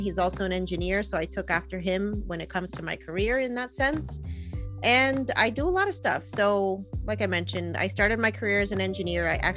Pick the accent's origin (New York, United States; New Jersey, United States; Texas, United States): New Jersey, United States; Yeah, no, I grew up in New Jersey.